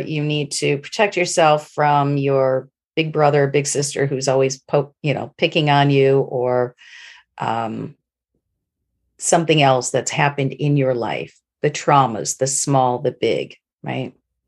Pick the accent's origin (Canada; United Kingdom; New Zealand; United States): United States; Rochester, New York; I'm from Rochester, and I came back to Rochester after living in New York, and I lived in a few other places in the world.